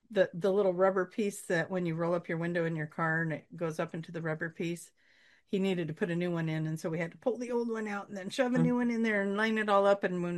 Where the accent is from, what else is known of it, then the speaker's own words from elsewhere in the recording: Banks, Oregon, United States; I just saw Banks, Oregon show up. Hello, Alice. That's my hometown, so I have to say it.